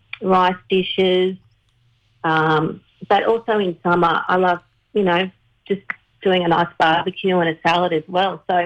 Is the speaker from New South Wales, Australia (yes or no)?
yes; Dural, New South Wales, Australia; Well, I actually originally grew up in the Hills District, so I grew up in around Dural and Beecroft